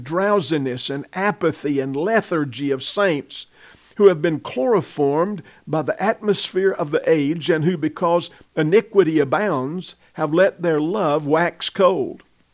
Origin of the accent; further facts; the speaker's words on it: United States; As a preacher and as a Christian and as an American